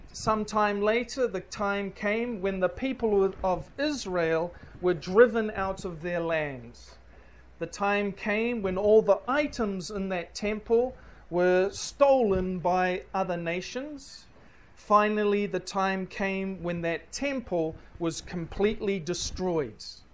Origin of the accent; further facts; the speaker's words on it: New Zealand; now in Fiji; I come from New Zealand. I've been in Fiji for about a little bit over two months now.